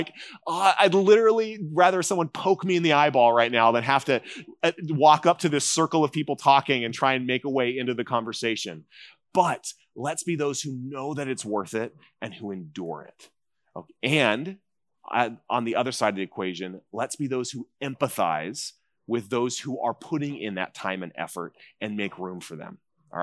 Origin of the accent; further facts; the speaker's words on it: California, United States; So I grew up in Orange County.